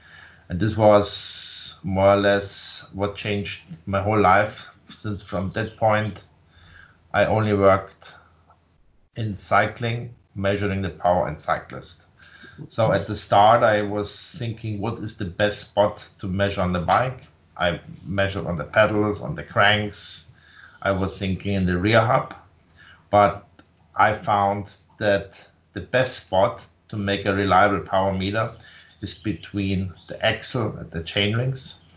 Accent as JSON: {"language": "English", "town": "Munich", "region": "Bavaria", "country": "Germany", "tie": "born there", "second_language": "English", "said": "I was born 1963 in Munich, Bavaria. I studied in the center west of Germany, later in my life, medical engineering."}